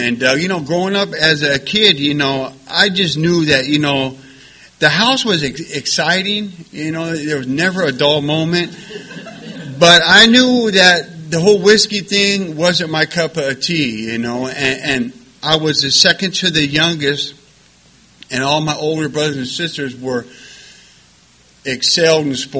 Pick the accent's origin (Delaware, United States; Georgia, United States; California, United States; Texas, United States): California, United States; Long Beach; I'm not from Bellflower. I'm from Long Beach. I would never say I lived in Bellflower.